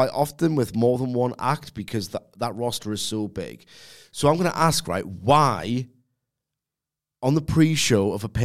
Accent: United Kingdom; As a Brit who has to get 4 hours of sleep in, if I'm lucky

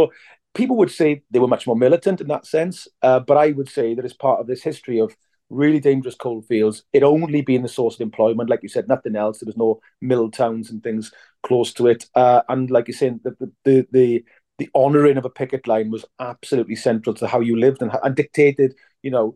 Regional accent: Merthyr Tydfil, Wales, United Kingdom; My hometown of Merthyr Tydfil, where I am today, you know, it's one of the most socially deprived areas of Western Europe.

